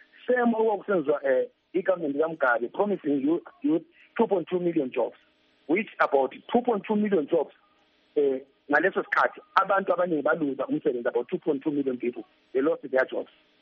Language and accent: English; South Africa; Let's try for our country. Let's stand up as young people and fight for our country.